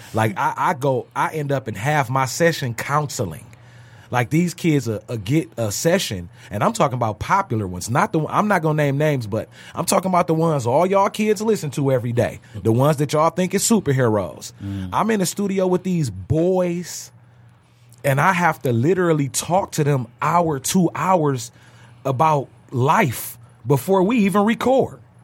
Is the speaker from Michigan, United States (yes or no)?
yes; Detroit, Michigan, United States; Detroit, we were raised in Detroit. We're raised off perception.